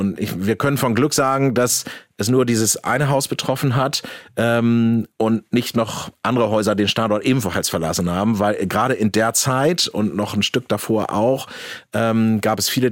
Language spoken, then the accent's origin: German; Hamburg, Germany; Also da spreche ich jetzt mal als Hamburger.